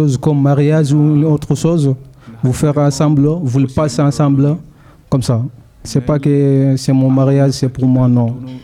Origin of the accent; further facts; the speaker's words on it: Mali; French is a second language; moved away; also born or lived in Mauritania; quand j'étais au Mali j'ai pas fait étudier, j'ai quitté Mali pour partir Mourtané pour faire étudier mais là bas ça marche pas